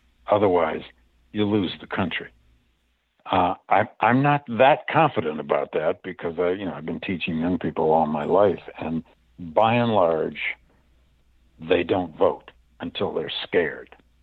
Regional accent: Michigan, United States; Now, I grew up in Michigan. Michigan is not a red state.

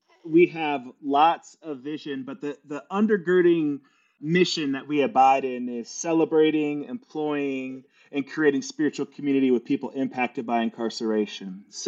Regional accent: Florida, United States; so I grew up in South Florida with a mom who had a variety of jobs

